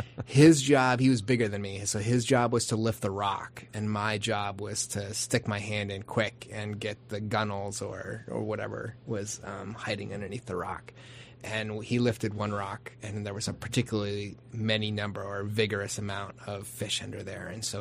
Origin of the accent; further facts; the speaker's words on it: Kenai, Alaska, United States; So I grew up in Kenai, right?